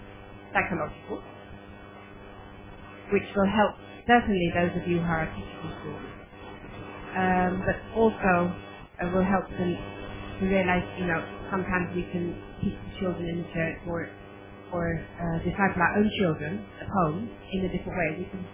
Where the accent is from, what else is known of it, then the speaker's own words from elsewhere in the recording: Netherlands; I could tell you I come from the Netherlands, I'm married, I have 3 children